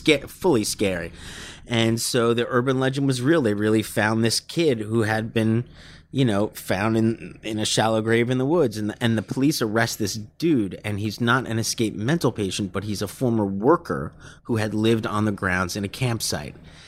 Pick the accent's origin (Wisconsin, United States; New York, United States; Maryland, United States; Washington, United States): New York, United States; Staten Island; a case in my hometown about